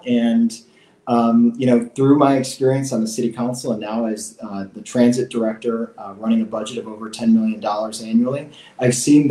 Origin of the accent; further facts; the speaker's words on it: Racine, Wisconsin, United States; And so that's why I'm running, because I think that we can't give up on places that I grew up in here in Racine.